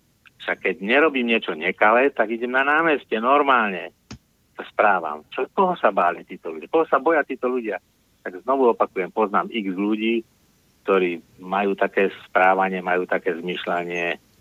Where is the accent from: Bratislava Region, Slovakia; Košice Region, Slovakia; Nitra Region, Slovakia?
Bratislava Region, Slovakia; Bratislava; ja som Bratislavčan, 50 rokov. Žijem tu 50 rokov